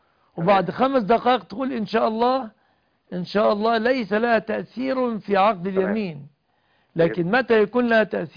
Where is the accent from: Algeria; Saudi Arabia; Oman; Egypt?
Egypt; بلادنا مصر